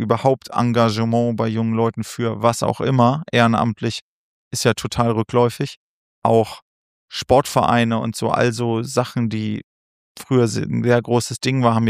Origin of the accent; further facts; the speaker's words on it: Göttingen, Lower Saxony, Germany; Wir kommen ja eigentlich aus Göttingen, gab es und gibt es eine große linke Szene. Da muss man sagen, wir sind da im Grunde sehr behütet aufgewachsen.